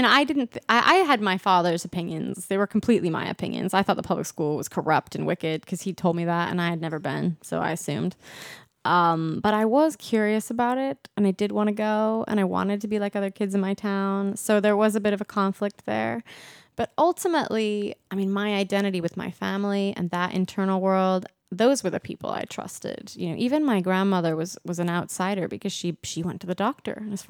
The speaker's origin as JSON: {"language": "English", "region": "Idaho", "country": "United States", "tie": "born or raised there", "said": "So I was born and raised, the youngest of seven children, on a really beautiful mountain in southern Idaho."}